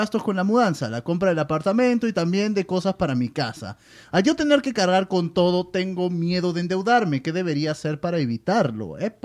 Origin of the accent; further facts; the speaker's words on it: Peru; now in Panama; del banco con el que trabajo en mi país, en Perú.